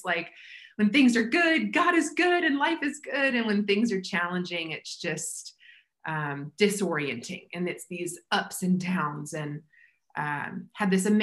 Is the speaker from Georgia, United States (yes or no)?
yes; Atlanta, Georgia, United States; I was raised up in the church. I was raised up in Atlanta. I mean, Bible Belt, it's culture, right?